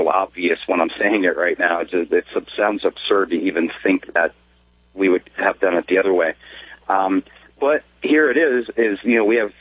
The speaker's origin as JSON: {"language": "English", "region": "Colorado", "country": "United States", "lives_now": "Florida, United States", "said": "We are broadcasting from Florida, away from our home state of Colorado."}